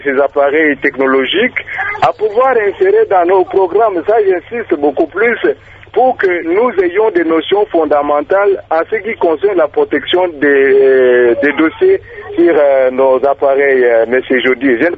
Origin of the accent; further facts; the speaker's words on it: Kasaï-Central, DR Congo; je voulais suggérer un cas qui est constaté ici chez nous au Kasaï Central.